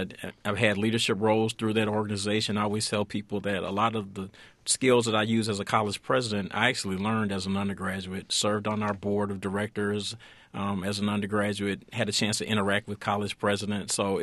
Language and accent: English; Atlanta, Georgia, United States; Well, part of it for me is that growing up in Atlanta and seeing a lot of the men who were very active in my church